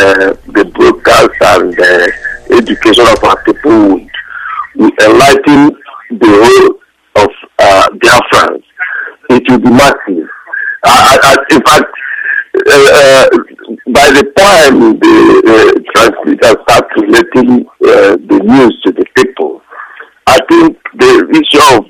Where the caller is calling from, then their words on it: London, United Kingdom; I'm calling from London.